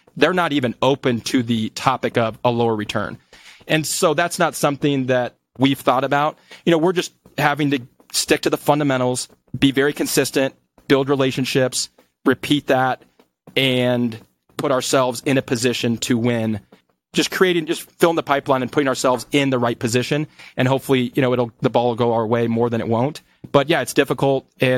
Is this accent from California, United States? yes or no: no; Des Moines, Iowa, United States; now in Denver, United States; I grew up in Des Moines, my brother's there, my dad's there, my sister's there, and I live in Denver. I've been here for 16 years now.